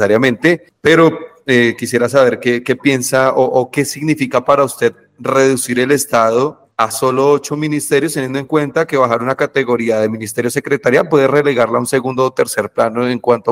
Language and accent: Spanish; Colombia; Nosotros somos colombianos